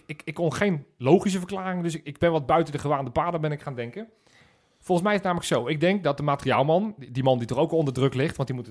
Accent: Netherlands; In ieder geval, ik ben een trotse Nederlander.

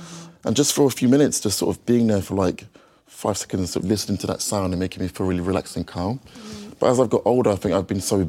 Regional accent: London, United Kingdom; as a British Nigerian in London

